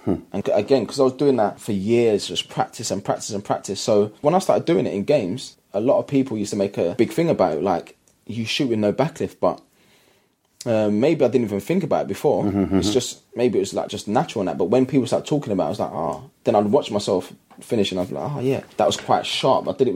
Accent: London, United Kingdom; obviously I grew up in East London. I was at home with my mum and my family.

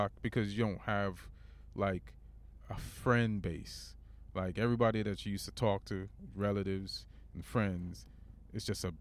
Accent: Jamaica; moved away; also born or lived in London; I grew up in Jamaica. We were pretty broke, homie.

